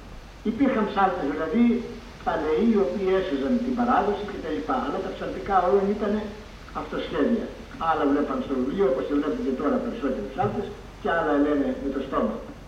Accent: Strovitsi, Western Greece, Greece; Γεννήθηκα στο Στροβίτσι της Ολυμπίας, της επαρχίας Φαναρίου, όπως λέγεται τον παλαιό καιρό. Και το χωριό μου είναι ένα από τα χωριά

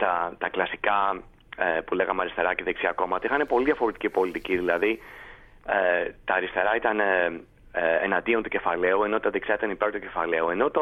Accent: Greece; σαν Έλληνας που ζούσα στο εξωτερικό έπρεπε να υπερασπίσω τη χώρα μου πριν από 10-15 χρόνια

